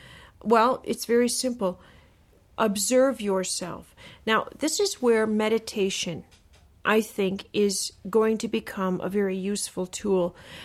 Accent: Chicago, Illinois, United States; I can talk about growing up in Chicago.

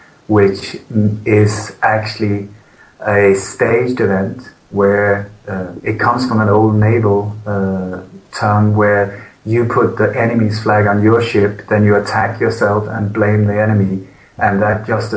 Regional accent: Sweden; also born or lived in Denmark; now in Spain; I was actually born in Denmark, but I grew up in Sweden. And since the year 2000, I live in Spain

